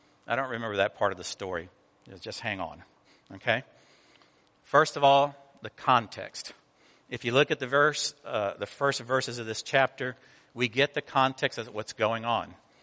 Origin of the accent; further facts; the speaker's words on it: Atlanta, Georgia, United States; also born or lived in Cuba; I was born in Cuba, I was raised in Atlanta, Georgia, and so I had a strange combination of being a southerner from a different country.